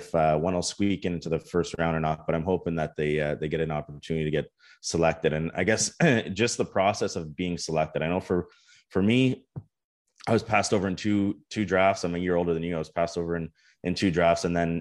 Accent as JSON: {"language": "English", "country": "Canada", "said": "as a Canadian"}